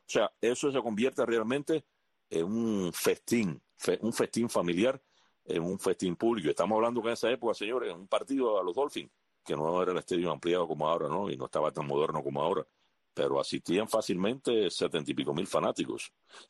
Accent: Holguín, Cuba; soy de Holguín.

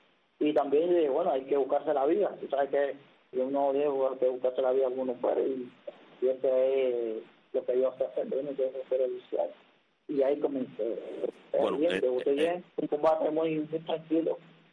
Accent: Cuba; ya yo vine de Cuba

